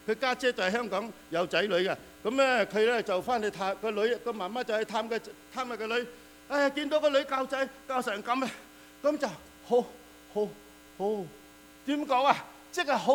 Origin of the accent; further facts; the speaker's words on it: China; 我哋中國人有一句説話咩啊？